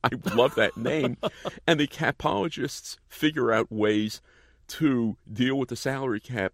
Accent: Brooklyn, New York, United States; But, hey, I'm from New York, okay? I grew up in Brooklyn rooting for the New York Yankees.

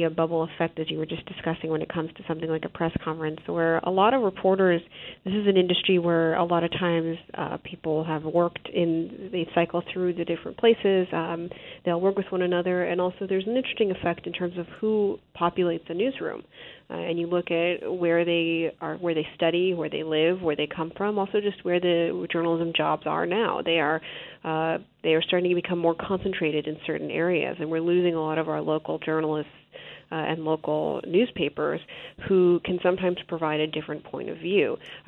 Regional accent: Arizona, United States; I grew up in Arizona, and if I think back to the Arizona Republic in my childhood, it was even the physical paper itself was bigger.

